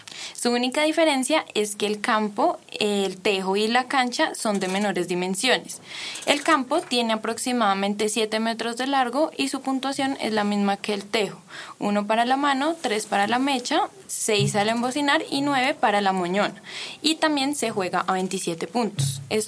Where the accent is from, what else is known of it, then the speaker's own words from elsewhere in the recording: Colombia; pues darle a los niños ese valor de lo que nos caracteriza como colombianos.